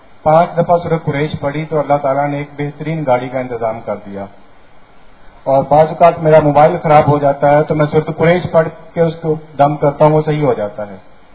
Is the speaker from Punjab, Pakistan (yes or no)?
yes; Bahawalnagar, Punjab, Pakistan; میں بہاول نگر سے تعلق رکھتا ہوں۔